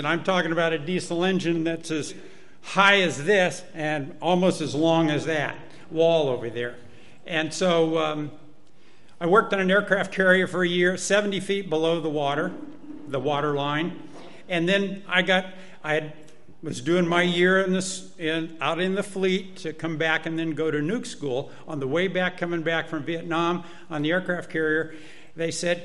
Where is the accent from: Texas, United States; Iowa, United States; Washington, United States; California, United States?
Iowa, United States; I'm from Iowa. Anybody from Iowa?